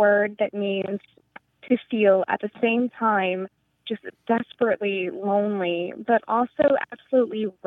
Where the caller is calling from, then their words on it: Ithaca, New York, United States; I'm calling from Ithaca, New York.